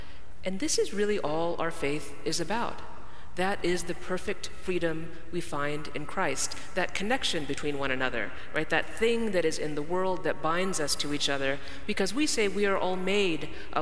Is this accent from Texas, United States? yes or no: yes; Garland, Texas, United States; So I'm from Garland, Texas, where we speak English. And I was taught English by my parents, who were taught British English and speak it with Indian accents, South Indian accents.